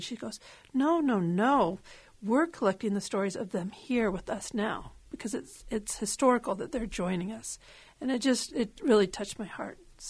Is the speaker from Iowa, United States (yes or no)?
yes; Des Moines, Iowa, United States; I grew up here in Des Moines. My father's from Mexico, and my mother's family are Jewish immigrants from Russia.